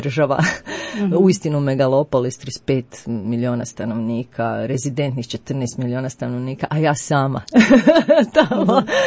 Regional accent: Lika-Senj County, Croatia; Pa ja sam iz Like otišla u Tokio, iz Tokija natrag u Liku.

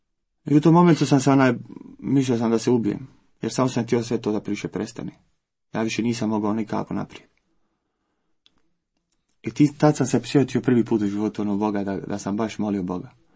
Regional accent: Sarajevo, Federation of Bosnia and Herzegovina, Bosnia & Herzegovina; Ja kako dolazim iz Sarajeva, moja porodica je cijela muslimanska porodica. I moja majka je pokrivena, ono, žena u vjeri.

